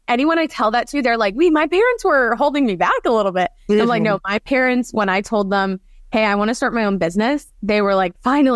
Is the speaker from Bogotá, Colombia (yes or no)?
no; Cali, Valle del Cauca, Colombia; now in United States; Yeah, so we're all from Colombia. We have found ourselves in Philadelphia, in Florida, a lot of moving around as well. But yeah, Cali, Colombia.